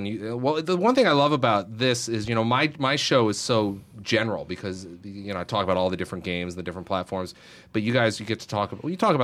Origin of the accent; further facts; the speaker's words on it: New England, United States; I'm from New England.